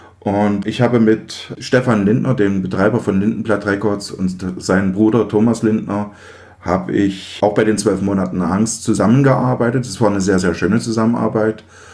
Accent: eastern Germany, Germany; denn ich komme ja aus dem Osten, und als die Wende kam, war ich 14

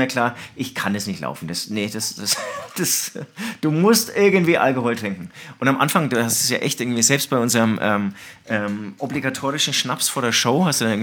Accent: Herzogenaurach, Bavaria, Germany; ich bin ja in Herzogenaurach aufgewachsen

